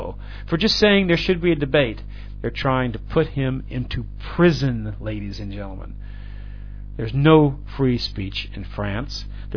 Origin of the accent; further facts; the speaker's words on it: United States; And as an American, that hurts my heart. And I say these things not because I hate my country. I love my country.